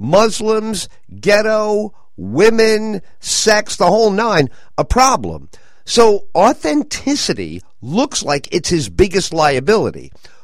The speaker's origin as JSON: {"language": "English", "town": "Bronx", "region": "New York", "country": "United States", "tie": "born or raised there", "said": "I'm from the Bronx, he's from Queens. Nothing he's said or done surprises me. I grew up in the five boroughs."}